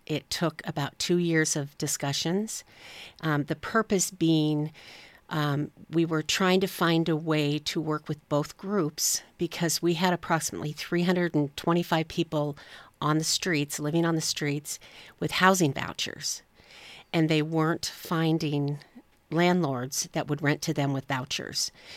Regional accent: Spokane, Washington, United States; So I was born and raised in Spokane, and this year I have never seen as many homeless people needing resources as I have this year.

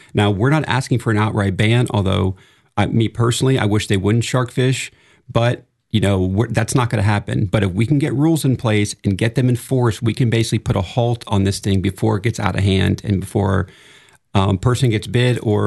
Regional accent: Palm Beach, Florida, United States; You know, I grew up surfing in Palm Beach at Reef Road.

